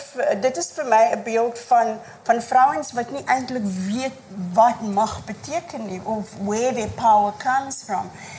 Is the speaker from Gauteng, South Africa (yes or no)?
no; Cape Town, Western Cape, South Africa; born or raised there